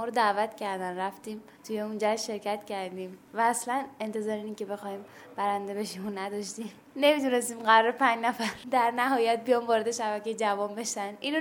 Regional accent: Qom, Iran; now in Tehran, Iran; من از قم اومدم.

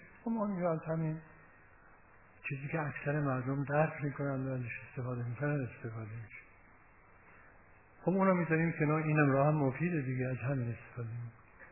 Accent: Iran; به خاطر اینکه ما ایرانی هستیم، فرهنگ دیرپایی داریم، سابقه تاریخی چند هزار ساله داریم

